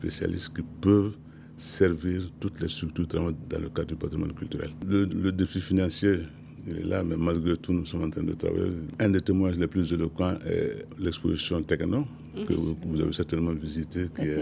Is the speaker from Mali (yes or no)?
yes; Mali; ici chez nous au Mali.